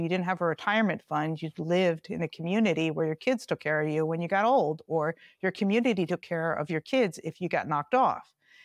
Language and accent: English; United States; Because I was growing up in America and that Yugoslavia was this like evil communist state